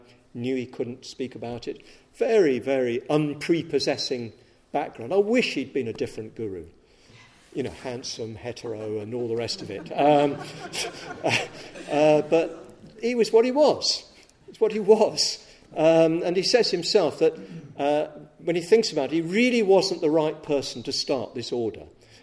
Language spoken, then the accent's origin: English; England, United Kingdom; I was brought up thinking I was Scottish. Weird, isn't it? I'm English